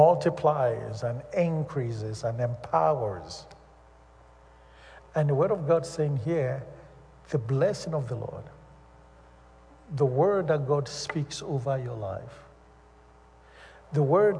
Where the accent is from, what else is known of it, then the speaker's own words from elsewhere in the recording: Canada; now in United States; I'm not an American. I'm Canadian, but I listen to American news too.